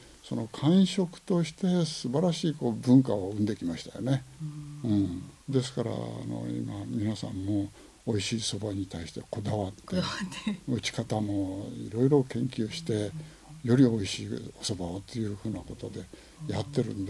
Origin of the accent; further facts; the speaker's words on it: Miyagi, Japan; 僕は宮城県出身なんで米どころなもんですから、子供の頃はそばなんてめったに食べなかったですよね、うん、お米食べてました